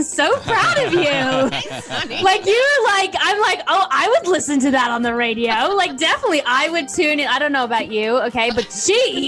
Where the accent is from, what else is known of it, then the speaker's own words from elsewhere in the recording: Johannesburg, Gauteng, South Africa; born there; accent: South African; also born or lived in Australia / United States; my parents are from South Africa. I was born in Johannesburg. I don't know if anyone really knows that. So it's like, I've got a little bit of a South African accent, Australian. I'm just really confused. American.